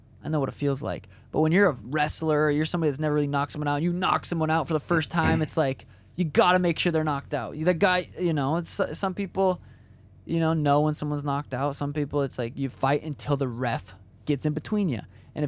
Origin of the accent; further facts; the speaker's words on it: Montana, United States; They're coming to Montana, my home state, which is going to be pretty cool.